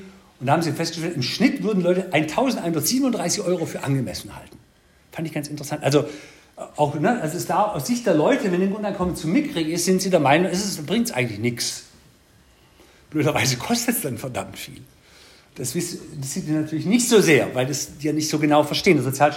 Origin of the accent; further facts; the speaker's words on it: East Germany, Germany; ich bin ja auch Ossi-Beamter und der Name … ist kein italienischer Name, sondern ein polnischer, also ich bin ein echter Ossi.